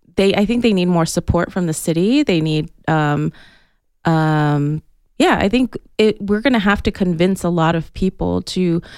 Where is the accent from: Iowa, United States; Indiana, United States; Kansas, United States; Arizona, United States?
Arizona, United States; Tucson; I grew up in Tucson. Tucson is my town. I know it inside out. I grew up in Ward 1 on the south side.